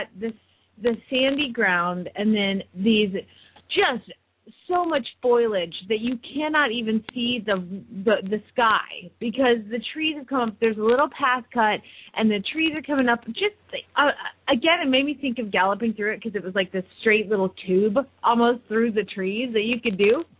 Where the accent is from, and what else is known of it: Phoenix, Arizona, United States